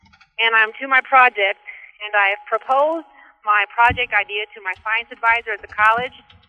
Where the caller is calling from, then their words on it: South Roxana, Illinois, United States; South Roxana, just outside St. Louis.